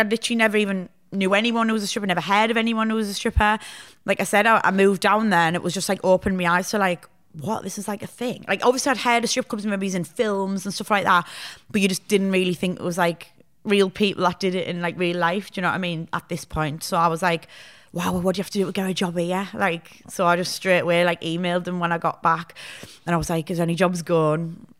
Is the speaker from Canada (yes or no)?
no; Hartlepool, North East England, United Kingdom; also born or lived in Sheffield; while I was in Sheffield, because I moved to Sheffield. I'd never even seen a strip club before. Like, I'm from Hartlepool.